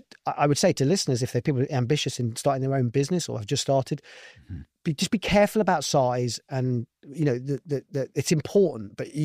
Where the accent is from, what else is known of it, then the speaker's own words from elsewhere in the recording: London, United Kingdom; I grew up in London. I grew up in a multicultural society.